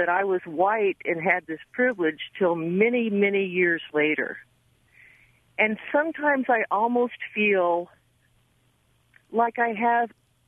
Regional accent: Kansas, United States; I was born and raised in Southeast Kansas, very segregated, still is.

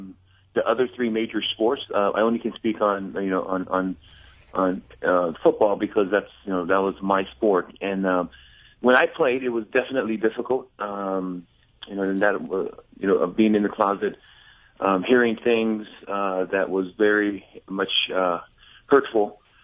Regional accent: Hawaii, United States; now in Minnesota, United States; I am from Hawaii, but I live in Minnesota. I've been here for 21 years.

